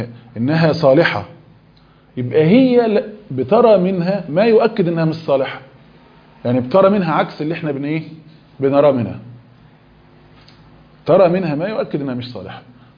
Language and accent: Arabic; Egypt; بعض الفضلاء مثلا في مصر عندنا